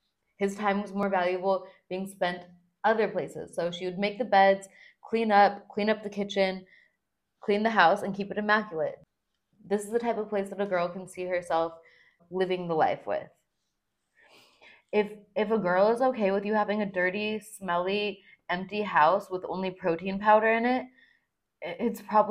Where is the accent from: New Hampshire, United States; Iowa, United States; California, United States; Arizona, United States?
California, United States; now in Miami Beach, United States; I'm from California. I have my own bike. I live in South Beach.